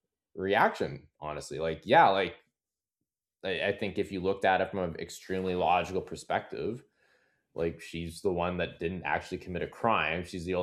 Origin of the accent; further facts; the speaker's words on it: England, United Kingdom; by the way, I'm British. And like, we don't do that's weird. We don't